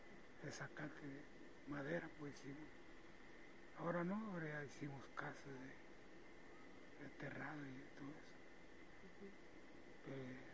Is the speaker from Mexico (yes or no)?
yes; Guasamota, Durango, Mexico; Nací en Guasamota, Durango.